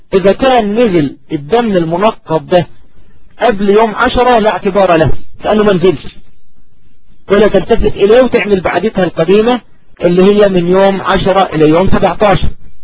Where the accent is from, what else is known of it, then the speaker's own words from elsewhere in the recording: Egypt; يعني أقول بالمعنى الدارج عندنا كمصريين تموت نفسه